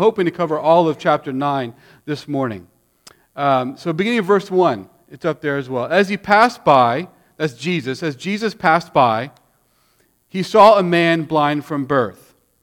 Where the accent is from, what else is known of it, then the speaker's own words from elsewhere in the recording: Houston, Texas, United States; I'm from Houston originally, and I'm actually ordained in the PCA.